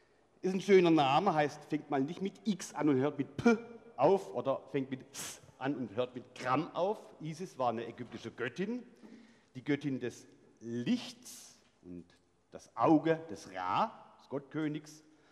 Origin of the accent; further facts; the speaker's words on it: Baden-Württemberg, Germany; Ich komme aus Nordwürttemberg, fränkischen Teil Württembergs, dem Jagsttal, von dort, wo der Götz von Berlichingen herkommt. Schlimmer noch, mein Heimatgral ist nach einem Unterstamm der Vandalen benannt.